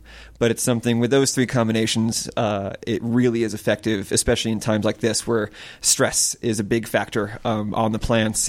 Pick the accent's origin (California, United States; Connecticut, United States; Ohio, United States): Connecticut, United States; I grew up in a rather rural community. It's sort of, I grew up in Connecticut.